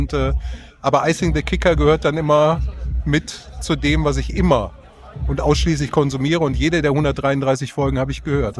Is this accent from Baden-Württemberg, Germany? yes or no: no; Düsseldorf, North Rhine-Westphalia, Germany; Ja, ich komme hier tatsächlich aus der Stadt. Also ich bin tatsächlich Düsseldorfer, also Rheinländer hier.